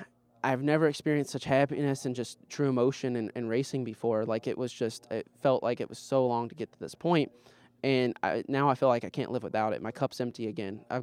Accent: Kentucky, United States; I'm from Kentucky. They know bourbon.

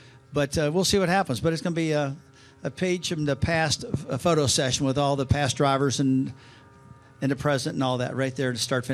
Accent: Midwest, United States; Because, you know, I grew up in the Midwest. I was a short tracker.

